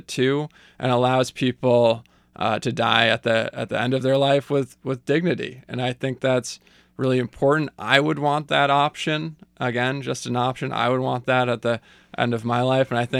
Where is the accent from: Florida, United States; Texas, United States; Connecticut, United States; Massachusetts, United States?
Massachusetts, United States; And so, you know, growing up on the Cape, I have lost a lot of friends and people I've known to the opioid epidemic.